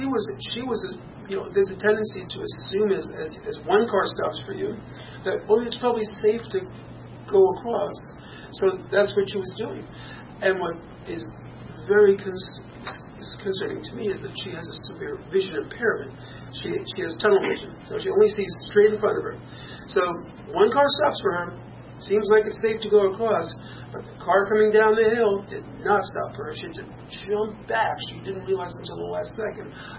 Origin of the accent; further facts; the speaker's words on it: New Paltz, New York, United States; I'm from New Paltz